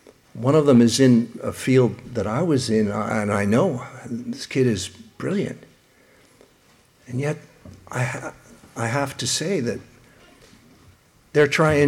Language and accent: English; Pennsylvania, United States; When I was saved about a year, I grew up outside of Philadelphia.